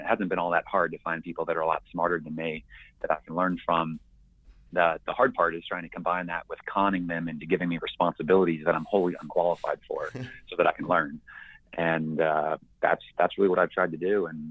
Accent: Maryland, United States; that had just started a couple years prior in more or less my hometown in Maryland.

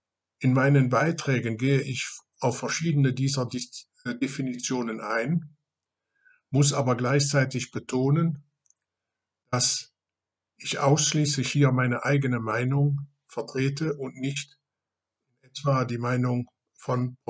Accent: Hauset, Wallonia, Belgium; er stammt gleichzeitig aus dem Ort Einaden, der ebenso wie mein Heimatort Hauset ein Ortsteil dieser Gemeinde Raren ist.

